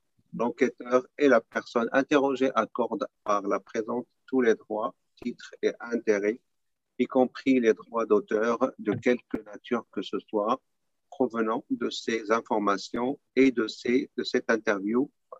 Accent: Béni Mellal-Khénifra, Morocco; now in New York, United States; Ma place d'origine, je suis originaire du Maroc, spécialement de la région de Beni Mennal.

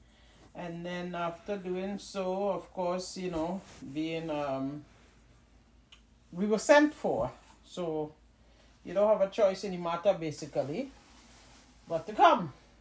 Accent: Trinidad & Tobago; now in United States; I grew up in Trinidad and Tobago, West Indies.

